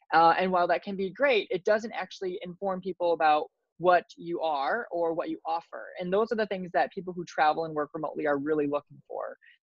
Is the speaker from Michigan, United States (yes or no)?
yes; Michigan, United States; also born or lived in Miami; I'm originally from Michigan and the United States. Moved to Miami to work at an agency